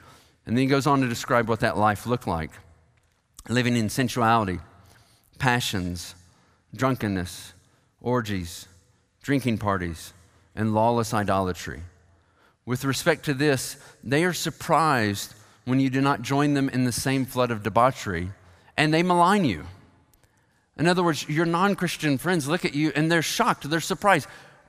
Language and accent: English; the South, United States; Not simply because we're nice, not simply because we're from the South